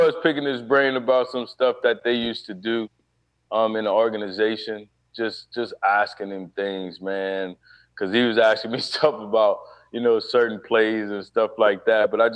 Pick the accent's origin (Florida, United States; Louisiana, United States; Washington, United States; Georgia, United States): Louisiana, United States; New Orleans; when I grew up in New Orleans, and he was right there with me.